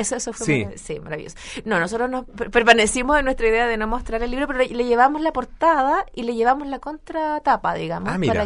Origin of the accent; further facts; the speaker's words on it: Chillán, Ñuble, Chile; Le empezamos a hablar de Chillán, porque yo soy de Chillán